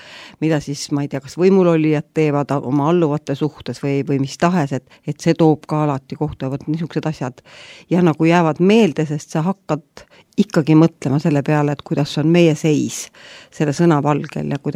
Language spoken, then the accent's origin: Estonian; Rakvere, Lääne-Viru County, Estonia; kuulajad tõenäoliselt teavad juba, et ma olen Rakverest ja siis ma mõtlesin, et meie Rakvere ka jääb järjest inim tühjemaks.